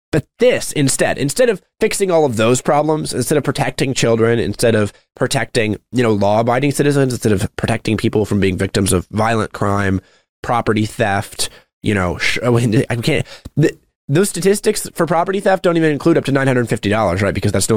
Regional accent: Texas, United States; As a Texan, I had zero concerns.

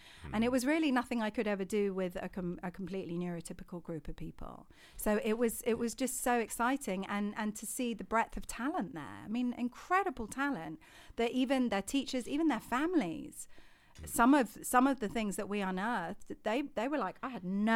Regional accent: London, United Kingdom; clearly I'm not a local. So I grew up in London, the UK

